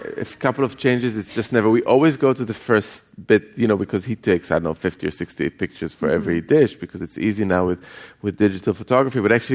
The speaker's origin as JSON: {"language": "English", "town": "Jerusalem", "region": "Jerusalem District", "country": "Israel", "tie": "born or raised there", "said": "the whole kind of marketplace that we were growing up in Jerusalem"}